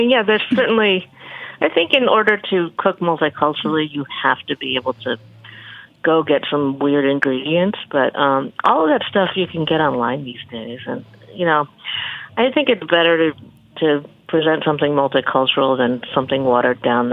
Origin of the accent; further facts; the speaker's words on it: Birmingham, Michigan, United States; Oh, yeah, so did I. I grew up in Birmingham.